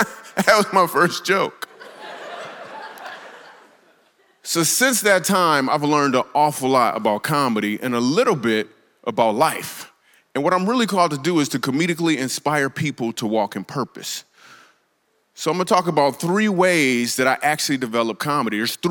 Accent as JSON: {"language": "English", "town": "Grand Rapids", "region": "Michigan", "country": "United States", "tie": "born or raised there", "said": "I grew up in Grand Rapids, Michigan. And the only place I can get on stage at that had an open mic was in Lansing, Michigan."}